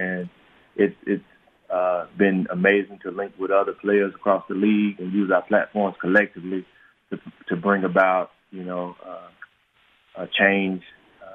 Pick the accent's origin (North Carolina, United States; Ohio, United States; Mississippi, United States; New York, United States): Mississippi, United States; But, you know, growing up in Mississippi and living in a more urban environment